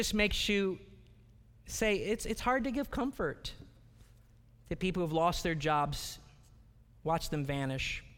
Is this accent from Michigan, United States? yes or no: no; Elyria, Ohio, United States; so many people I grew up with in Elyria, North Ridgeville, Ohio, who I love a lot?